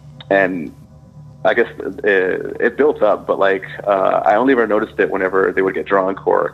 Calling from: Texas, United States

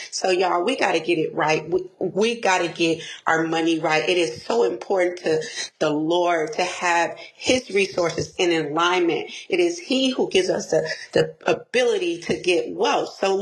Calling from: Houston, Texas, United States; I'm tapping in from Houston, Texas. It's a little rainy, but rain is good.

